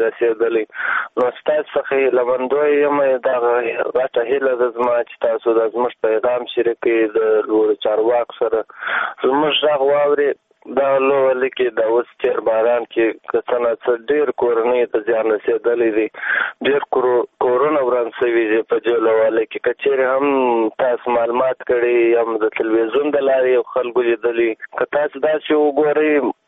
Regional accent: Kandahar, Afghanistan; د کندهار ولایت نه

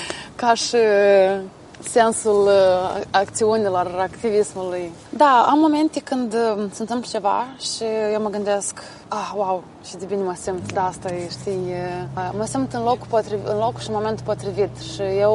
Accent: Moldova; accent: Moldovan; also born or lived in Romania; eu am trăit mulți ani în România, mai exact 12, am făcut acolo școala. Și toată viața am încercat să mă debarasez de accentul meu de moldoveancă

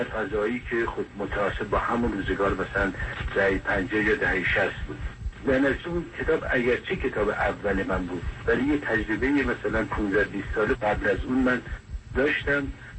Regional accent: Rudbar, Gilan, Iran; بعد در سال 50-51 در همون شهر خودمون رودبار یک محفل ادبی درست کردیم

